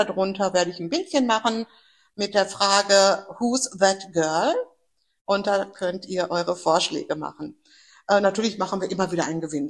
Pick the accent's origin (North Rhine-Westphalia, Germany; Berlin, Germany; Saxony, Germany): North Rhine-Westphalia, Germany; Dortmund; Wir sind ja Dortmunder Girlies.